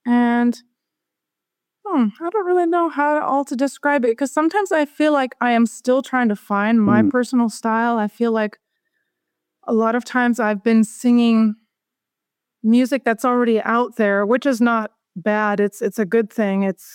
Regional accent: Chattanooga, Tennessee, United States; Well, I am from Chattanooga, Tennessee, and I've lived here for quite a while.

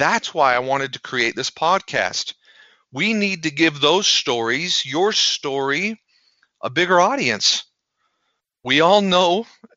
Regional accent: Preston, Idaho, United States; I grew up in Preston, Idaho, and I know what some of you are saying.

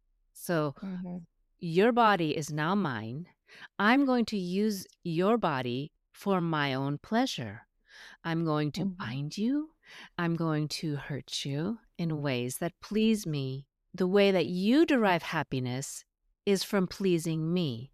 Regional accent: Los Angeles, California, United States; I grew up in Los Angeles, but in a traditional Chinese upbringing.

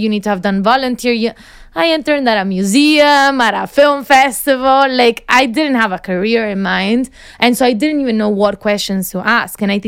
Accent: England, United Kingdom; now in United States; when I was coming from England to the US, I did have a UK counselor who was helping me even understand how the process works.

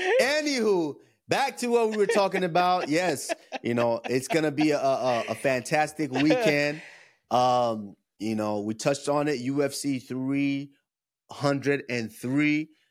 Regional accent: Nigeria

